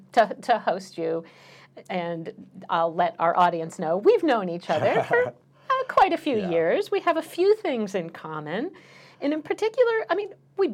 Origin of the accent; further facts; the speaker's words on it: Princeton, New Jersey, United States; I grew up in Princeton, New Jersey, and my dad commuted a pretty long, it was 2 hours door to door into New York.